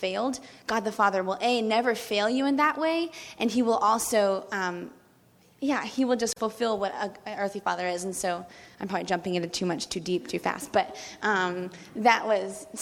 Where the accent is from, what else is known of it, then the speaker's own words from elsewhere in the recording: the South, United States; I'm from the South. We like to eat, and we like to eat a lot.